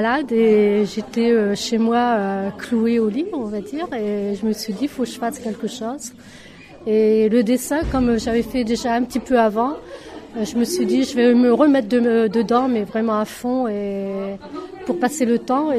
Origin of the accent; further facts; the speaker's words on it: Crépy, Hauts-de-France, France; Bonjour, je suis de Crépy et c'est vrai que je fais des dessins.